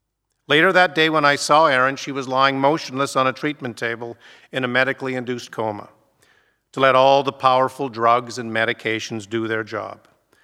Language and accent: English; Regina, Saskatchewan, Canada; born there; Although I wasn't a cradle Anglican, I was definitely a cradle Christian. I was born in Regina, Saskatchewan, and as with most prairie families, church, Sunday school, and prayer were a key part of my family's weekly activities.